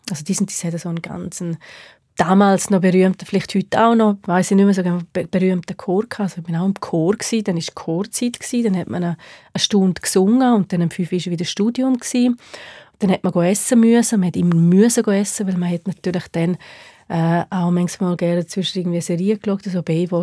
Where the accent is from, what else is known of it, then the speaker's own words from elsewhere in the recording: Domat/Ems, Graubünden, Switzerland; also born or lived in Disentis; Ich bin halt in Domadems aufgewachsen.